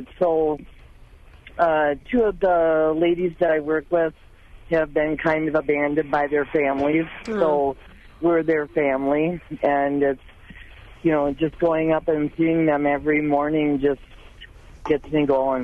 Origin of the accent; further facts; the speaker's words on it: Wisconsin, United States; also born or lived in Illinois; I was born and raised in Wisconsin, but then found myself living down in Illinois for quite a few years.